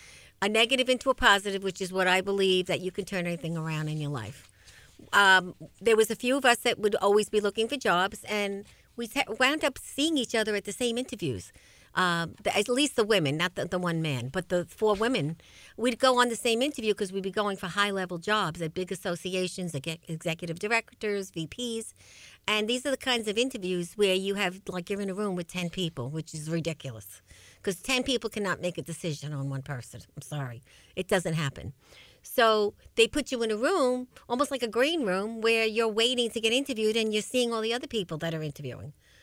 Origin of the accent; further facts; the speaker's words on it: New York, United States; no, we're the Long Island Breakfast Club, because we're people from Long Island. We want to stay on Long Island.